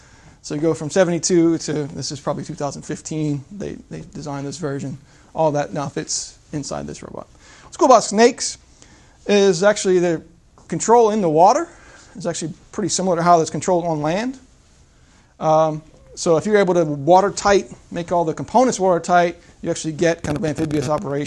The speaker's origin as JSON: {"language": "English", "region": "Virginia", "country": "United States", "said": "I'm from Southern Virginia. Been here a little over 6 years now. Came 2012."}